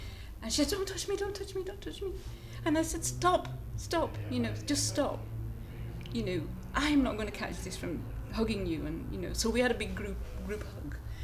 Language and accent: English; Blackburn, North West England, United Kingdom; I'm 64 and I'm from Blackburn.